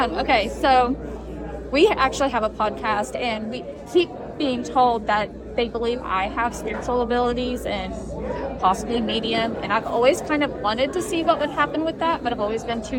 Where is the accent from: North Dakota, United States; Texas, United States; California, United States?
Texas, United States; We're from Texas, and we came here for this